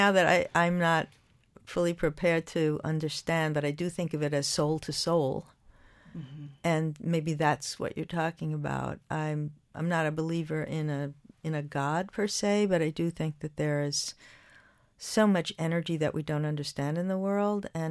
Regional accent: New York, United States; born there; that I'm a lesbian, that I was born in New York, that I love Lorca.

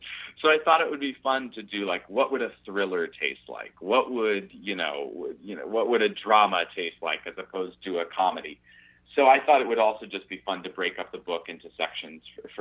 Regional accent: Pittsburgh, Pennsylvania, United States; a teenage filmmaker in Pittsburgh, my hometown

